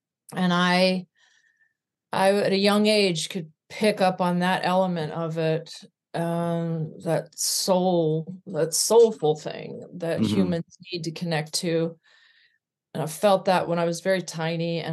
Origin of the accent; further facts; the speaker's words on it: California, United States; also born or lived in Arkansas; No, I grew up in California. I was born in Arkansas.